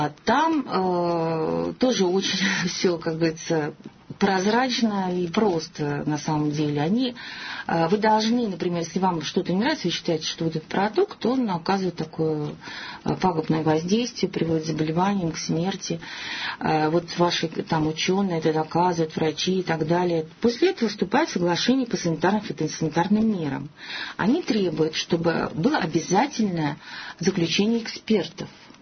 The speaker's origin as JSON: {"language": "Russian", "country": "Russia", "said": "я единственная из России, которую пригласили на эту конференцию"}